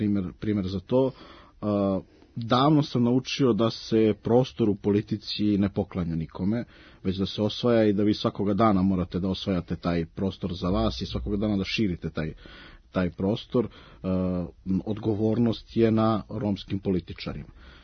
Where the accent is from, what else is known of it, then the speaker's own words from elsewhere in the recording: Belgrade, Serbia; 35 godina diplomirani ekonomista, rođen i odrastao u Beogradu, potičem iz jedne vredne porodice